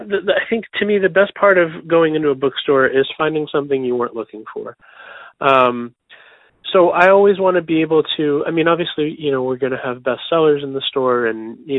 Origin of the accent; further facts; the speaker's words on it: Shrewsbury, Massachusetts, United States; also born or lived in Lowell / Denver; I'm not from here. I was born in Lowell, raised in Shrewsbury. And after I graduated from Boston University, I ended up living in Denver for about 8 years.